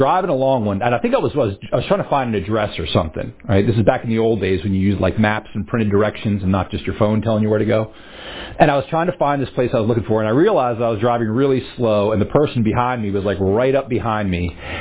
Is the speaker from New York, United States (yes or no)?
no; New Jersey, United States; Because I grew up in New Jersey, and I learned to drive and kind of imitated the way I saw certain other people in New Jersey driving.